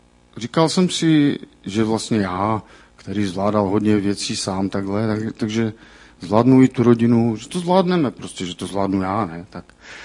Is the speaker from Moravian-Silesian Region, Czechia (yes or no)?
yes; Třinec, Moravian-Silesian Region, Czechia; pocházím z Třince, je mi už dost let, konkrétně 51.